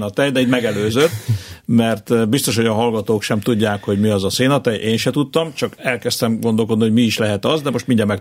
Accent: Csorna, Győr-Moson-Sopron, Hungary; born there; Tehát a tehenek, és akkor még az én szülővárosom a Csornán három felé mentek.

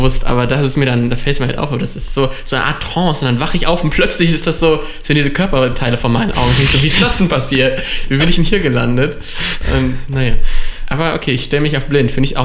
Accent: Germany; Und vielleicht sind wir Deutsche da auch ein bisschen komisch drauf.

